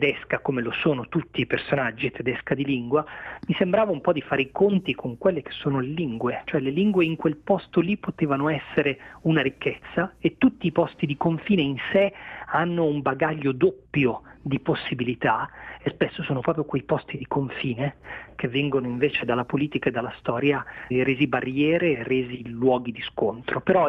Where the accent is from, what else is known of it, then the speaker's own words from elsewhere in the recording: Milan, Lombardy, Italy; io sono un milanese di origini pugliesi, quindi sono l'uomo più di pianura possibile.